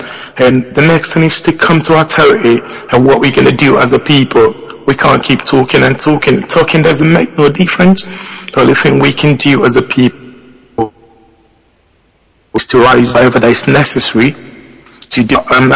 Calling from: London, United Kingdom; I'm calling from London.

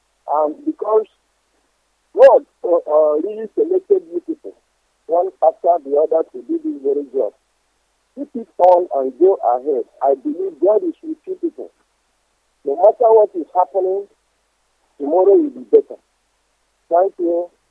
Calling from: Aba, Abia, Nigeria; I'm calling from Aba. I'm calling from Aba.

